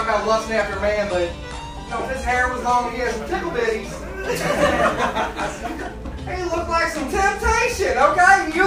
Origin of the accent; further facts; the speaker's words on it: the South, United States; I know I'm from the South.